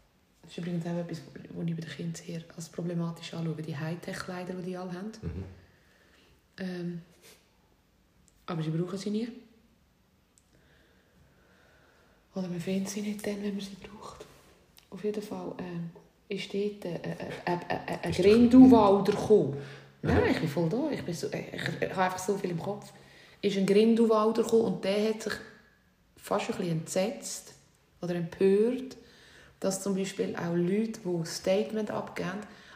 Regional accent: Switzerland; accent: Swiss German; Ich rede Schweizerdeutsch, ich schreibe Deutsch.

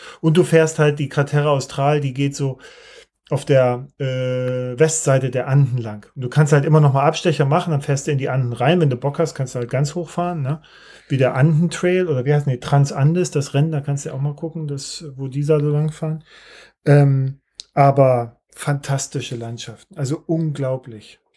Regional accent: East Germany, Germany; Gut, ich komme aus der DDR

